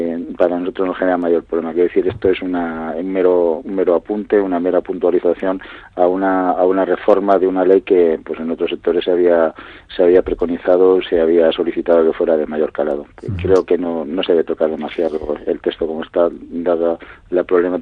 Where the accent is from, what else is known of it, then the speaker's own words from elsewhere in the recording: Madrid, Community of Madrid, Spain; yo como decano también, que soy de Madrid